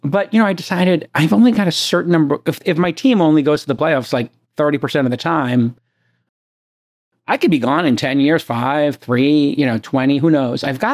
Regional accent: New York, United States; I'm in my hometown, New York. New York. The city's so nice, they named it twice.

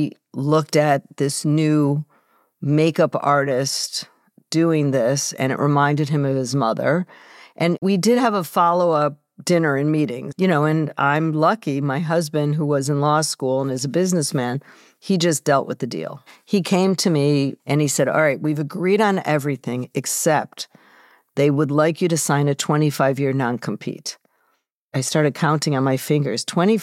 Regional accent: Chicago, Illinois, United States; I'd never heard of her or the show, but I'm from Chicago. So I flew in to see my family and be on the show.

